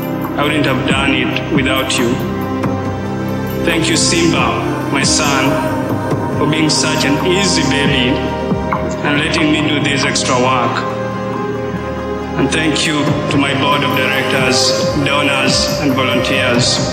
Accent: Kenya; I want to thank so very much the people I grew up with in Kenya, both living and gone.

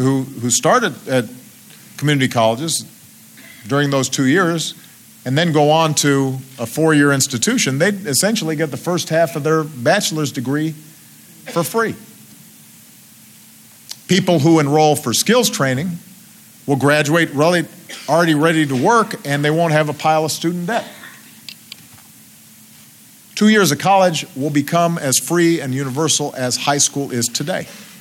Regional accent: Chicago, Illinois, United States; up in my hometown of Chicago

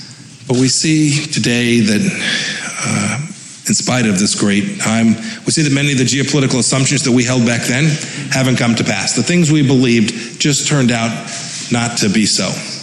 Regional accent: Kansas, United States; My home state of Kansas was a magnet for Czech settlers in the 19th century

